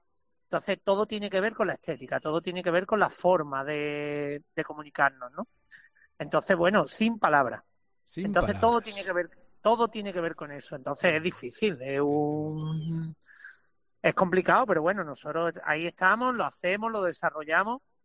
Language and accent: Spanish; Málaga, Andalusia, Spain; now in Granada, Spain; Yo soy malagueño, yo soy de Miraflores de Los Ángeles, malagueño, pero llevo muchos años viviendo en Granada.